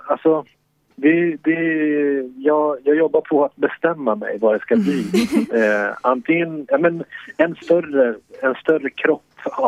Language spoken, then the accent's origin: Swedish; Västerås, Västmanland County, Sweden; moved away as an adult; now in Milan, Italy; Jag är född och uppvuxen i Västerås.